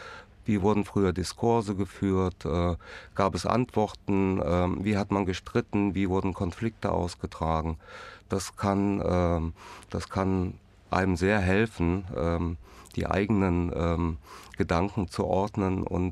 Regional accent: Rhineland, Germany; also born or lived in Zürich; ich komme aus dem Rheinland, da habe ich das nie gehört.

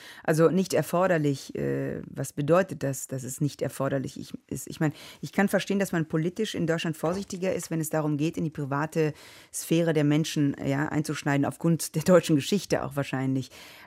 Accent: Rome, Lazio, Italy; German is a second language; also ich bin in Rom aufgewachsen, ja, Rom fehlt mir

